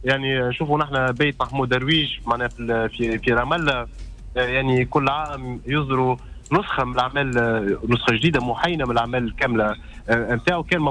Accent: Tunisia; نحن كشعب تونسي

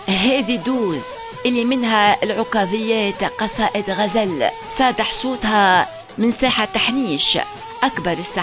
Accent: Tunisia; بلادنا تونس العزيزة فسيفساء رايعة، جغرافية الغالية تحفة ربانية

